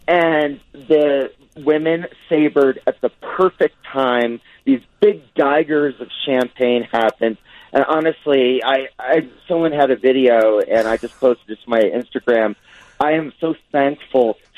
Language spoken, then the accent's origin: English; New Jersey, United States; I'm from Jersey, you're in Chicago